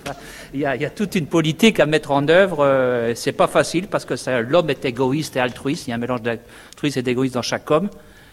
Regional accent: France; dans les régions comme chez nous en France

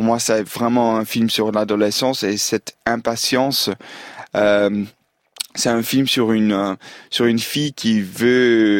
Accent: Belgium; Mais je suis belge

